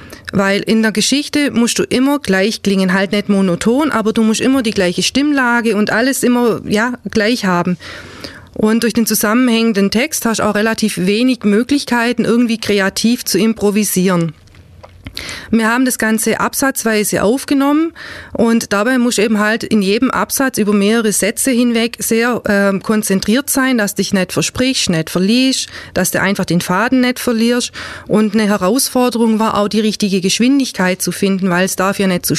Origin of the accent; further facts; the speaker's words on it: Baden-Württemberg, Germany; accent: Swabian; wobei man das Schwäbische da immer noch sehr deutlich durchhört. Also zumindest die Nordlichter hören es gleich, wo ich herkomme.